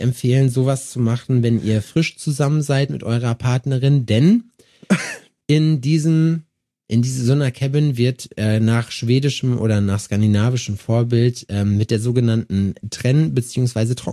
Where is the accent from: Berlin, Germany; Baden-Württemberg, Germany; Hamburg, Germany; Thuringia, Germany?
Thuringia, Germany; Jena; Ja, ey, komm aus Jena, damit kannst du mich nicht beeindrucken.